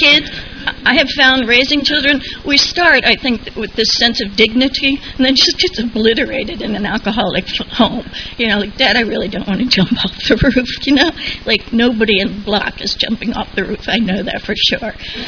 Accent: Swarthmore, Pennsylvania, United States; born there; I was born in Pennsylvania, Swarthmore, Pennsylvania. It's a pretty little town. I'm one of six kids in a Catholic home

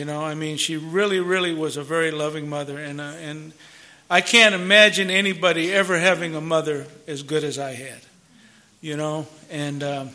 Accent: Los Angeles, California, United States; And, and growing up in Los Angeles 70 years ago or 65 years ago, you know, there was a lot of prejudice.

